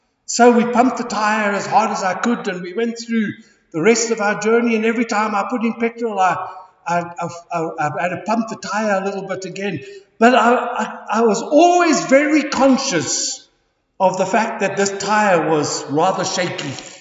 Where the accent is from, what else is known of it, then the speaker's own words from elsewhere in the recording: King William's Town, Eastern Cape, South Africa; So he said, "Yes, I come from the Eastern Cape." He says, "Where in the Eastern Cape?" So I said, "King Williamstown or Gauteng."